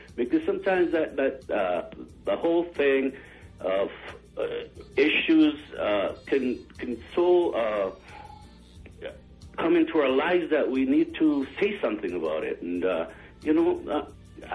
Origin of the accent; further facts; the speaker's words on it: London, United Kingdom; I grew up in London, England.